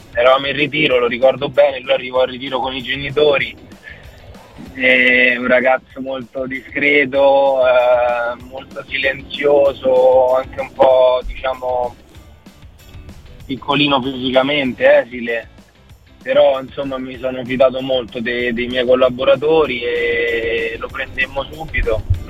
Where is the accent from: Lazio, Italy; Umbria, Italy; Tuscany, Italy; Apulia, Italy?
Lazio, Italy; Rome; Io sono di Roma